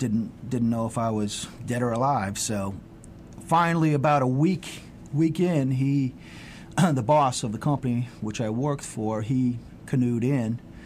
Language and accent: English; New Orleans, Louisiana, United States; moved away as an adult; I miss New Orleans. I consider New Orleans my hometown.